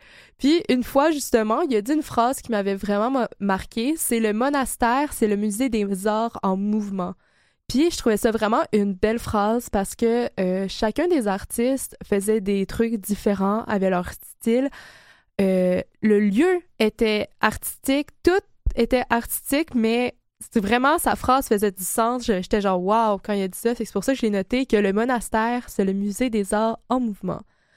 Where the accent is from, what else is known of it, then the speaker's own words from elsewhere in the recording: Quebec City, Quebec, Canada; Puis à Québec, vu que je viens de Québec